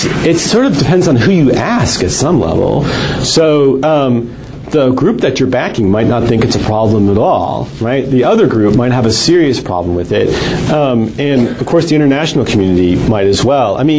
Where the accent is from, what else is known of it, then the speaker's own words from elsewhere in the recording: Chicago, Illinois, United States; I'm from Chicago, so election fraud doesn't bother me very much.